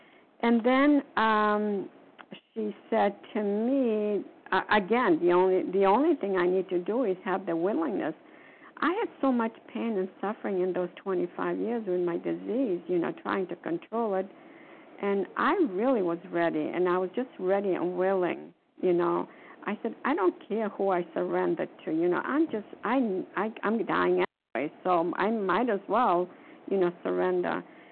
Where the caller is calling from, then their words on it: Florida, United States; No, I'm calling from Florida.